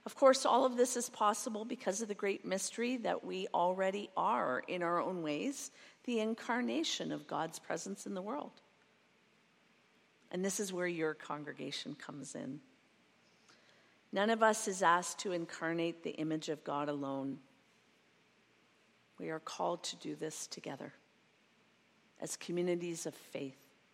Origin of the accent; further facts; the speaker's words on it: Stratford, Ontario, Canada; I was born in Stratford, grew up in Stratford, and moved to Montreal.